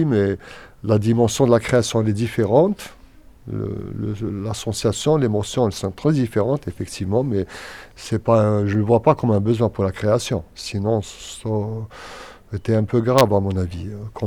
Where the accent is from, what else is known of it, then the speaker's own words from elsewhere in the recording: Algeria; Comme dit un proverbe de chez nous, en Algérie